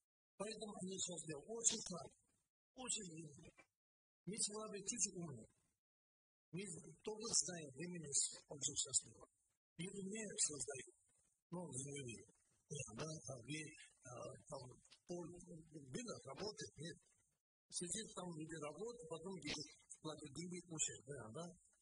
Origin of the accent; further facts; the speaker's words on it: Kalmykia, Russia; born there; моя главная проблема, потому что я родила Калмыкия, маленький регион